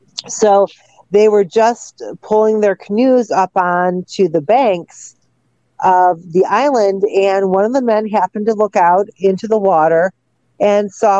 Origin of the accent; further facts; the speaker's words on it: Great Lakes, United States; I'm from the Great Lakes, and we have lots of lake monster reports.